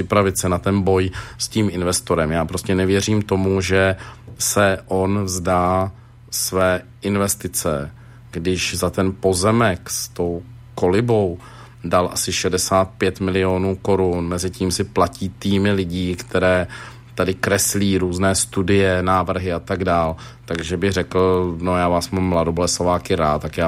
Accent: Mladá Boleslav, Central Bohemian Region, Czechia; A to, co zajímá mě jako Boleslaváka, jsou dvě věci.

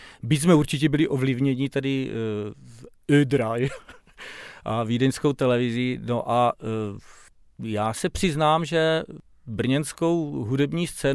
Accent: Napajedla, Zlín Region, Czechia; now in Brno, Czechia; já nejsem rodilý Brňák, já jsem původem z Napajedel, což...

